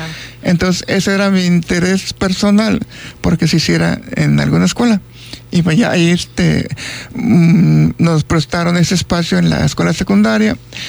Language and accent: Spanish; Puerto Vallarta, Jalisco, Mexico; yo vengo concretamente a de Puerto Vallarta.